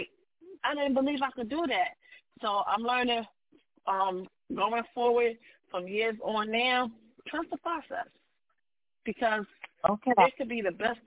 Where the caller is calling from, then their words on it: Delaware, United States; I'm calling from Delaware.